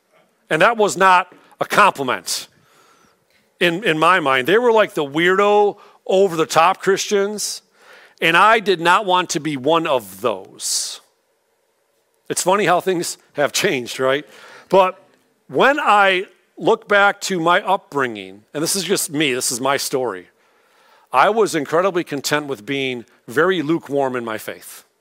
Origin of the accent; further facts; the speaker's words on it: Clinton Township, Michigan, United States; Now, I was born and raised in the Catholic Church in Clinton Township